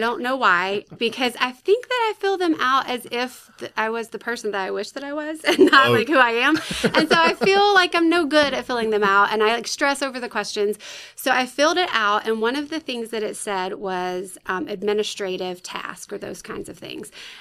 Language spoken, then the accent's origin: English; Spartanburg, South Carolina, United States; I am from South Carolina, though. I grew up in Spartanburg, so not too far off.